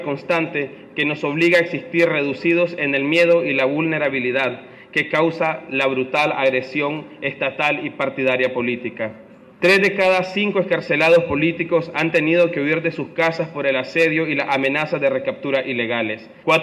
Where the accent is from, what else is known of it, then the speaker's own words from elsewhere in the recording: Nicaragua; que como ciudadanos nicaragüenses tenemos derecho